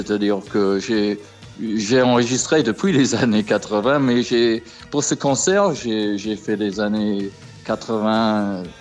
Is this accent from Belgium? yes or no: no; England, United Kingdom; French is a second language; now in France; parce que je suis anglais et je lutte un peu en français.